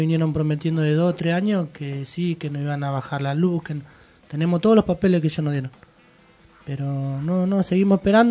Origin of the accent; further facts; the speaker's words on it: Corrientes, Argentina; now in Moreno, Argentina; Yo de donde vengo de Corrientes Capital. Vine de ahí porque no tenía un trabajo seguro, vine acá, conseguí un terreno.